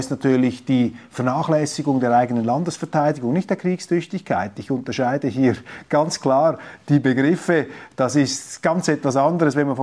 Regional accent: Switzerland; denn ich bin ja Schweizer, ich bin nicht Deutscher

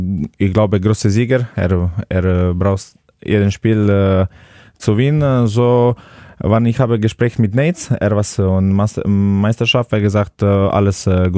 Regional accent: Celje, Slovenia; German is a second language; moved away as an adult; now in Hannover, Germany; Meine Heimat ist Celje

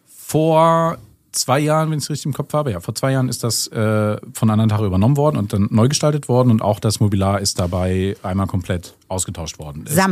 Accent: Germany; Sogar als Piefke in Wien ist mir nicht gegen mich gehalten worden.

